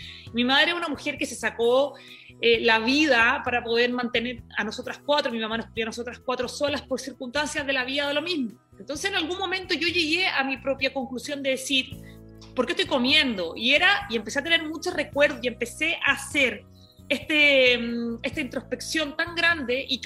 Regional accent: Iquique, Tarapacá, Chile; Yo vengo de Chile, me crié en Iquique, en un lugar que era muy chiquito, una región de Chile, y jugábamos de sol a sol.

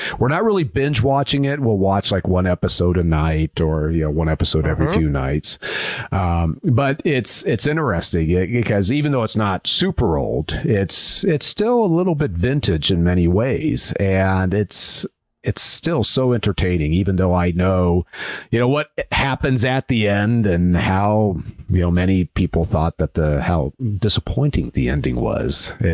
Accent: Minnesota, United States; you know, even though my home state, I guess technically is Minnesota, I've never glommed onto the hockey scene yet.

